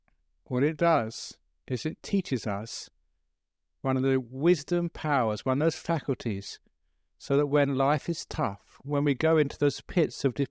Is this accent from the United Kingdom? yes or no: yes; England, United Kingdom; now in Australia; Now, I was brought up in England. I know this very clearly.